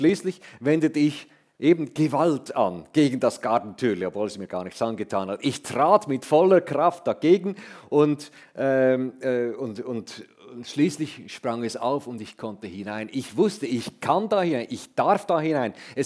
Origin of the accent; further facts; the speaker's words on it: Zofingen, Aargau, Switzerland; Ja, also ich bin in Zofingen aufgewachsen, nicht weit von hier.